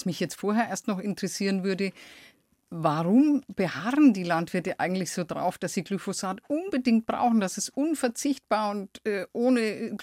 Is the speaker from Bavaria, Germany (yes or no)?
yes; Bavaria, Germany; in den 70er Jahren, ich komme ja aus Unterfranken und wir hatten einen großen Streuobstbestand.